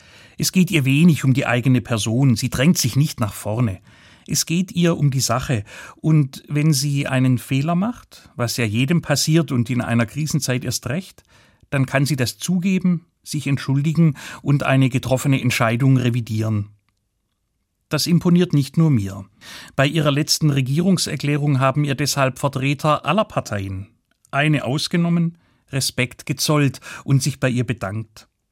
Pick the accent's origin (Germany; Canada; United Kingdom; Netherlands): Germany; ich bin als Deutscher stolz, dass sie dabei so konsequent gewesen ist